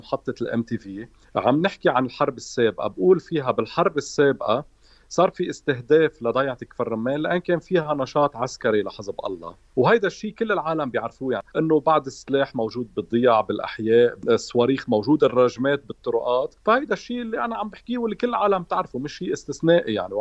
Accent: Kfar Roummane, Nabatieh Governorate, Lebanon; كأنه أنا عم بعطي معلومات أو عم حرض على ضيعتي لاستهدافها

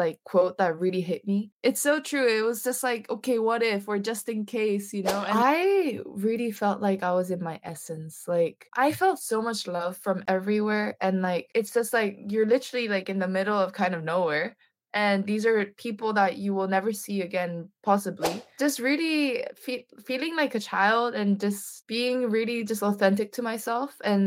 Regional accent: South Korea; also born or lived in Salamanca, Spain / Barcelona, Spain; I was born in Korea, and then when I was 2 years old, I went to Salamanca because my dad studied there. And then like 3 years after, so when I was five, I went back to Korea, and then I was there until I was seven.

